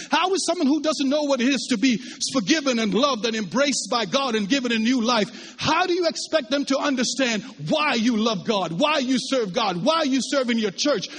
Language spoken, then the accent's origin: English; Jamaica; I'm from the island of Jamaica